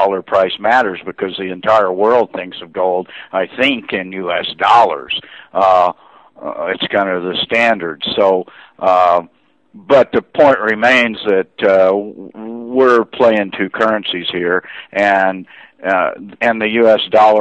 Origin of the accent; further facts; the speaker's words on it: United States; We're American guys, and we're looking at the price of gold.